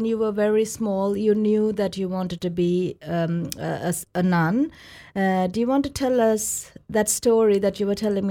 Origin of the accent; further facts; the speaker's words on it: Sri Lanka; I'm sitting here next to a fellow Sri Lankan, and you are not only a Sri Lankan, but you're from my hometown as well. And we speak the same language.